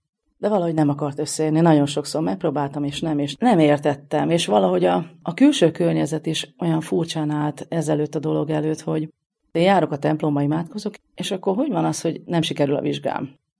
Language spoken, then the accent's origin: Hungarian; Szeged, Csongrád-Csanád, Hungary; Szegedről jöttem, egy kis építőipari cégnél dolgozom, ott vagyok mindenes, pénztáros, árubeszerző, 38 éves vagyok.